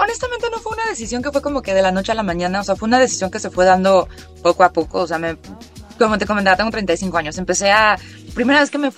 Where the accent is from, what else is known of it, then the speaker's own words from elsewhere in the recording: Celaya, Guanajuato, Mexico; soy mexicana. Yo crecí en Celaya, Guanajuato. Y desde hace muchos años, yo tengo 35 años